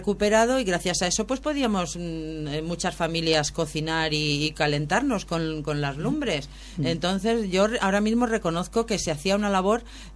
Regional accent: Community of Madrid, Spain; las que éramos de, pues más o menos de lo que es de Bellas Vistas, y encima somos de Cuatro Caminos, mucho cuidado, que Tetuán queda un poco más arriba

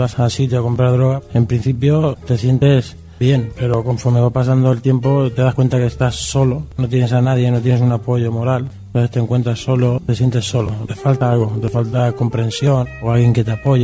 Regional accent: Spain

